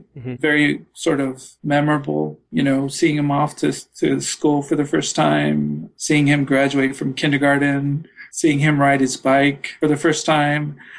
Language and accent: English; Austin, Texas, United States; I'm originally from Austin, where I live and work at the Texas Association Against Sexual Assault as the men's engagement specialist.